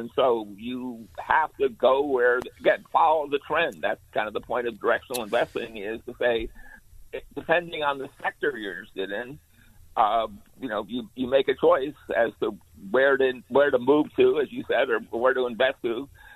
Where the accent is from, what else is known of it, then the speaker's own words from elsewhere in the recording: Illinois, United States; You know, again, I grew up in Illinois, and so I know what it's like there now.